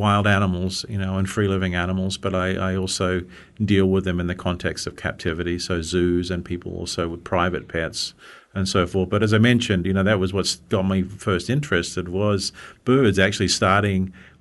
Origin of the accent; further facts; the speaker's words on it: Perth, Western Australia, Australia; now in United States; That's true. I'm from Australia.